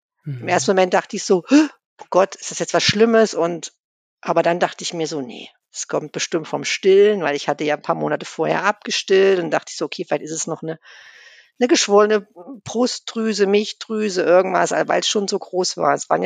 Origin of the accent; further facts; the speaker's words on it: Thuringia, Germany; also born or lived in Dubai, United Arab Emirates; weil wir kommen ja auch aus Thüringen.